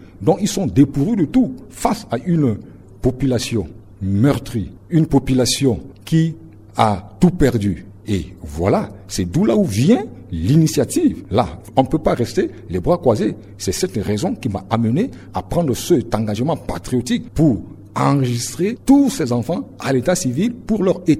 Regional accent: Bimbo, Ombella-M'Poko, Central African Republic; Bien entendu, je suis ressortissant de Bimbo 3, particulièrement à Bouyine.

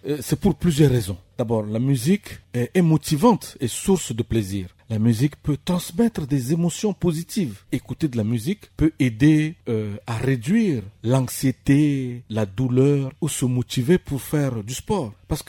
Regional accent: Central African Republic; chez nous, en Centrafrique

